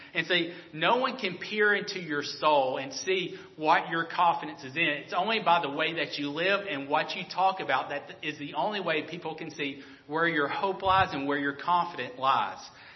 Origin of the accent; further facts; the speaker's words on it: Alabama, United States; Growing up in Alabama, football is king.